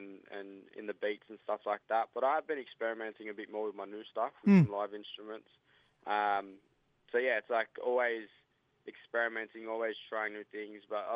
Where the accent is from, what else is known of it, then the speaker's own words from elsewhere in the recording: Sydney, New South Wales, Australia; I guess it started out here in Sydney Southeast. I grew up around Maroubra, Laparoo's communities, and been here pretty much my whole life.